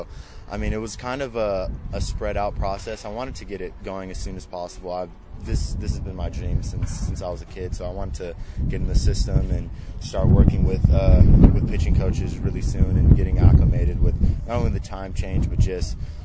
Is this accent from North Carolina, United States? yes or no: no; California, United States; I'm from California, so it was different getting back there.